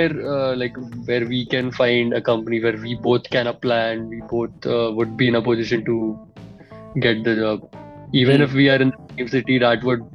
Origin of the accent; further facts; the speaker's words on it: North India, India; Well, we have been born and brought up in the North, mostly in the North region.